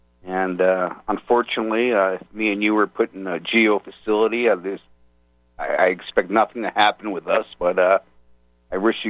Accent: New York, United States; I used to go to McGill University in Montreal, and I grew up in New York, so I would drive to that border like so many times.

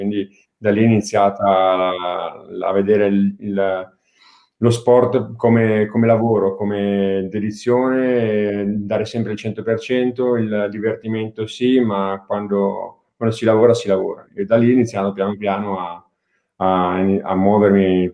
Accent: Pieve Porto Morone, Lombardy, Italy; born there; Io sono originario di Pavia, precisamente di Pio e Porto Morone, che è un paesino di qualche migliaia di persone, e non è molto lontano da Pavia, e sono nato lì e ho tuttora la mia famiglia in quel paese.

